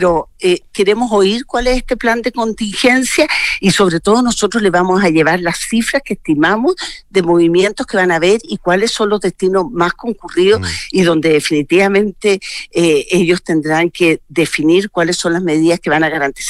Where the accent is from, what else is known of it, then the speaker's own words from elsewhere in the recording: Chile; como ciudadanos chilenos